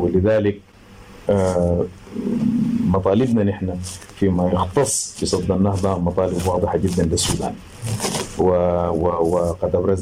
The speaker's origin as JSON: {"language": "Arabic", "country": "Sudan", "said": "إحنا كسودانيين عانينا معاناة كبيرة جدا جدا من الحرب"}